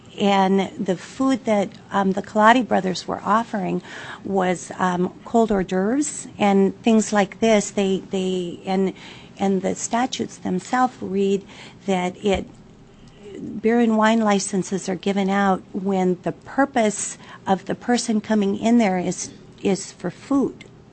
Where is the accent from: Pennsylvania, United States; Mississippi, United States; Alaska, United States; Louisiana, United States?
Alaska, United States; Juneau; I was born and raised in Juneau, and I have been in the industry here since the early 80s.